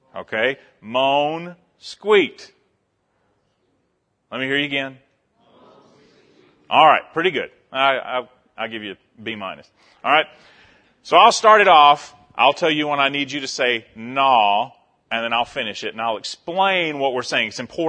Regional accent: Alabama, United States; As Jesse said, we're from Alabama. I grew up in the town we just moved from. My dad grew up in the town we moved from.

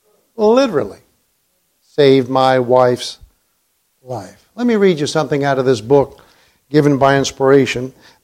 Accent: New York City, New York, United States; And I'm from the North. I'm from New York City. And I'm a ex-Catholic.

